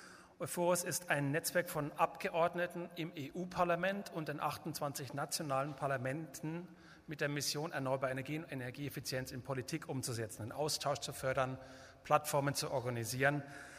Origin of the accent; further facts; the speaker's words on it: Bavaria, Germany; ich sage es ganz ehrlich, als Bayer